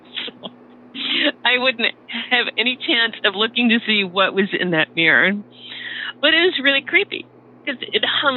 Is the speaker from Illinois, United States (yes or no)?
no; Ohio, United States; now in Massachusetts, United States; I live in Massachusetts. I grew up in Ohio, though, and I have lots of stories from both places.